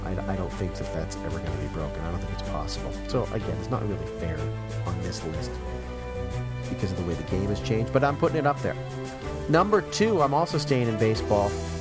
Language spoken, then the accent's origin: English; New England, United States; And, you know, I grew up in New England, and I wasn't a big boater, but I like boats.